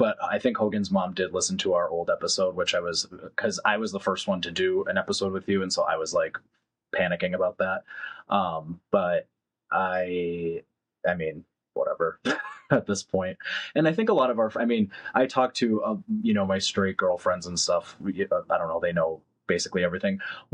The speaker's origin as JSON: {"language": "English", "region": "New England", "country": "United States", "tie": "born or raised there", "said": "describe growing up in New England and what it was like during the fall season"}